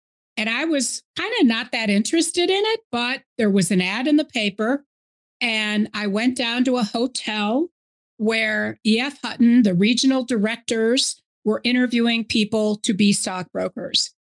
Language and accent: English; Iowa, United States; I grew up in Iowa, very sheltered little Jewish princess.